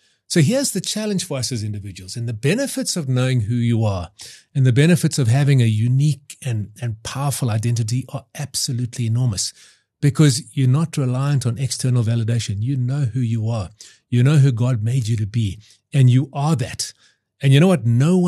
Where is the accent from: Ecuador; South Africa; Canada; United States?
South Africa; as South African men, we just, you know, and women too, we love the Springboks and we support them.